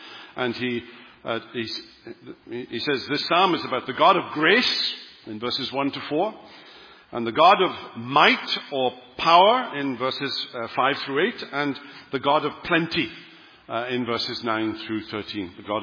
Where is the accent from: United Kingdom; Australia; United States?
United Kingdom; Wales; my hometown in Wales.